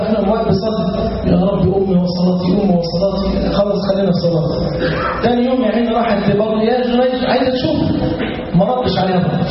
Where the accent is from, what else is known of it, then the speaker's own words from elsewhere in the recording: Egypt; في ظل النظام السابق عندنا في مصر